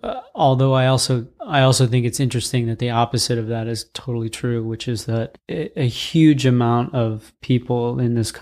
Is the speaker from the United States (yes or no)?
yes; Northeast, United States; I grew up mostly in the Northeast to a family that is very Southern, which was pretty interesting.